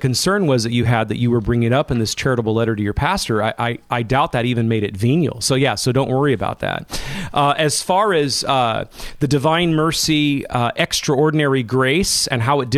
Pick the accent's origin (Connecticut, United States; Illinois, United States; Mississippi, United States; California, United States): California, United States; Modesto; Yeah, I'm born and raised in Modesto area, up north in central North California.